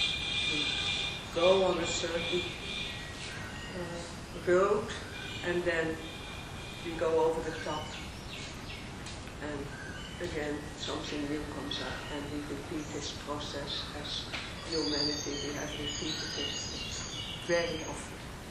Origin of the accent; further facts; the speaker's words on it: Netherlands; moved away; I'm also from the Schiavel in Warschau, originally from the Netherlands, more than 32 years ago.